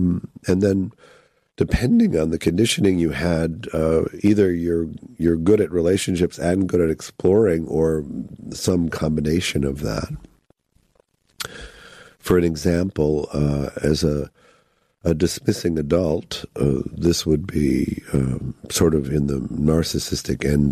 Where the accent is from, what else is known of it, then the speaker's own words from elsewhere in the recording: Chicago, Illinois, United States; No, I grew up in Chicago.